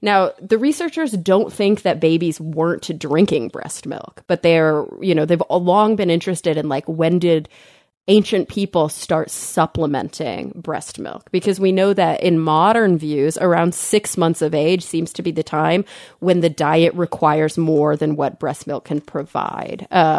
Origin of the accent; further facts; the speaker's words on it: Texas, United States; I'm a Texan.